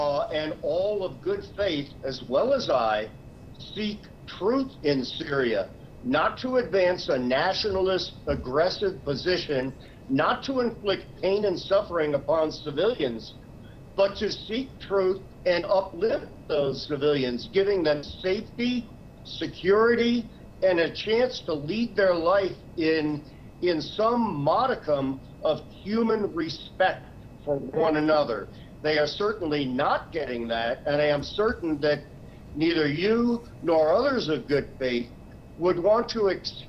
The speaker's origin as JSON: {"language": "English", "country": "United States", "said": "being an American and actually living here"}